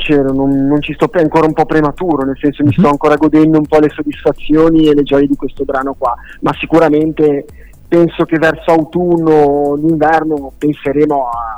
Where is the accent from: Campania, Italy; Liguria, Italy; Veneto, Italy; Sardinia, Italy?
Liguria, Italy; Genoa; born there; io sono nata a Genova, sì, però le mie origini sono siciliane, sono di Palermo